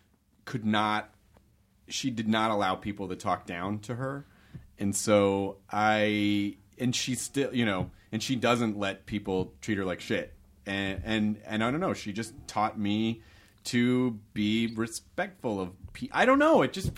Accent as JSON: {"language": "English", "region": "Tennessee", "country": "United States", "tie": "born or raised there", "said": "and I grew up in the South too"}